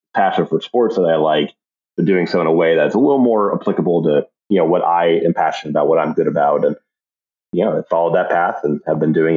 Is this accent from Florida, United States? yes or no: no; Columbus, Ohio, United States; I grew up in Columbus, Ohio, so Ohio State was alpha and omega.